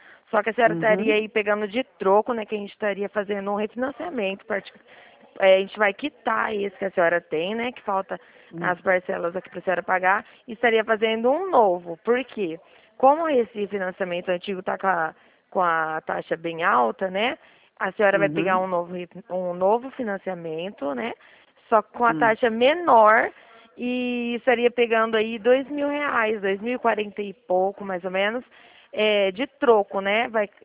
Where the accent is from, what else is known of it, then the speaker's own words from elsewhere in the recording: Dracena, São Paulo, Brazil; eu sou aqui de Dracena, estado